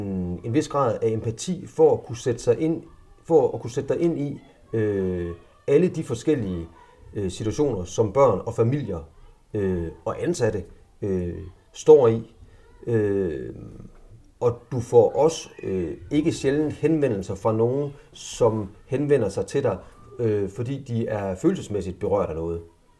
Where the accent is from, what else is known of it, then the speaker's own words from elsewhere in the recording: Harlev, Central Denmark Region, Denmark; og jeg er 51 år gammel. Jeg er vokset op i Harlev uden for Aarhus, og har altid boet i Aarhus omegn, og også uddannet mig i Aarhus, og også arbejdet i Aarhus.